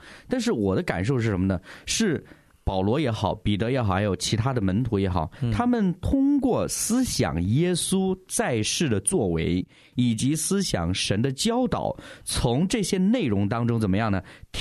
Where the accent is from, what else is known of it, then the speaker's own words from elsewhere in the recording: North China, China; 我小的时候就是因为生活在北方，很喜欢吃馒头的。那我们老家那种馒头呢，